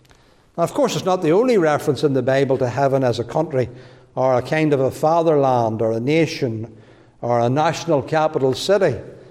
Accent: United Kingdom; that we're British, we're not embarrassed by being British. We're not ashamed of it.

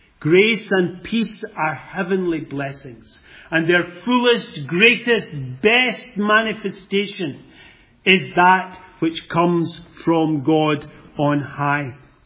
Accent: Scotland, United Kingdom; I come from Scotland. Now, I don't know whether any of you have ever been in Scotland.

